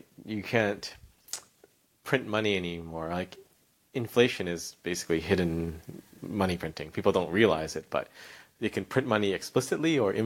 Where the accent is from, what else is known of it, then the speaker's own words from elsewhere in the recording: Canada; Oh, I'm Canadian